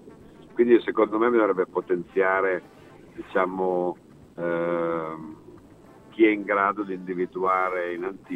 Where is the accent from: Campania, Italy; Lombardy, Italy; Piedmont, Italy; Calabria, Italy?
Piedmont, Italy; Io sì, io sono piemontese.